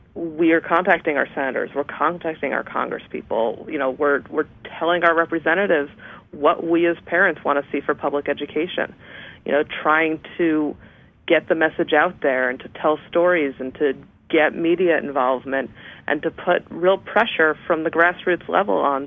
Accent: New Jersey, United States; the superintendent of the school district where I grew up in New Jersey wrote an op-ed piece

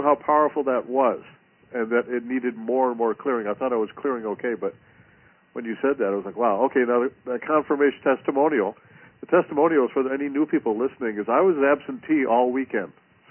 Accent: Ireland; the comment is the fact that I'm Irish and I have all this anger in me about injustice.

